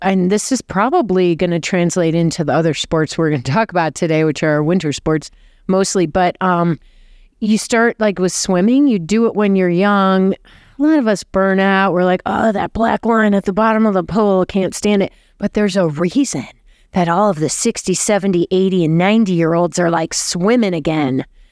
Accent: Chicago, Illinois, United States; I'm from the Midwest, too, Chicago.

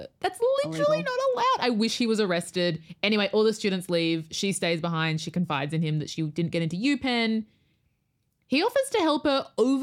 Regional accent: Australia; as an Australian who we only know our shit from like all this like Ivy League stuff from movies and TV shows.

